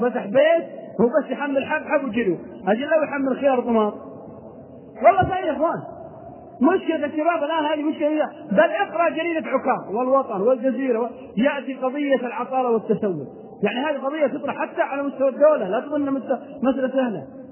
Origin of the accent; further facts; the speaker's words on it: Al-Qassim, Saudi Arabia; انا اعرف واحد عندنا في القصيم